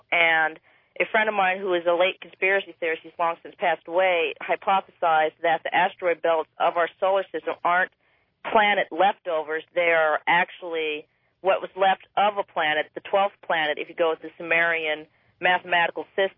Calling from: Eagle River, Alaska, United States; I'm calling from Eagle River, Alaska.

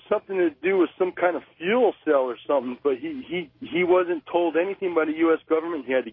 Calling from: Imperial Beach, California, United States; I'm from Imperial Beach, California.

